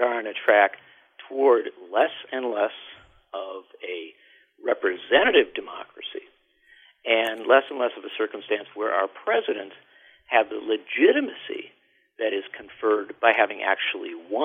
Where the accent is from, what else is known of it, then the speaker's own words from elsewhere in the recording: United States; Well, of course I do. I'm an American. I believe in the possibilities of this country.